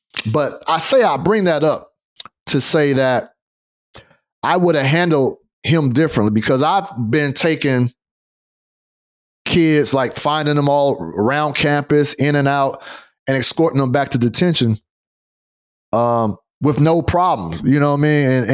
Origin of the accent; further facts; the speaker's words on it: Fresno, California, United States; I come from Fresno, California, bro. Like, the area I grew up in was the west side of Fresno, where it's primarily Blacks, Asians, and Hispanics, right?